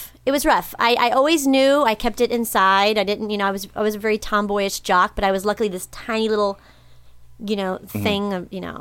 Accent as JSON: {"language": "English", "town": "Cincinnati", "region": "Ohio", "country": "United States", "said": "So I'm from Ohio. I'm from Cincinnati. And just a little outside Cincinnati."}